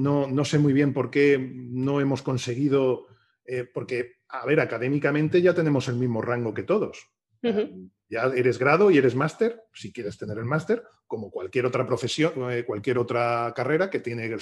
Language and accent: Spanish; Torrevieja, Valencian Community, Spain; now in Valencia, Spain; Yo estudié en Alicante. Pues yo soy de Torrevieja, de Alicante, aunque vivo aquí en Valencia porque mi mujer es de aquí.